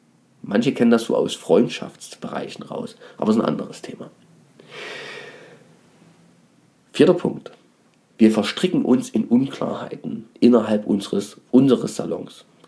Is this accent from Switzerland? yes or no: no; Dresden, Saxony, Germany; und ich habe ja auch eine Herkunft, bin ja Dresdner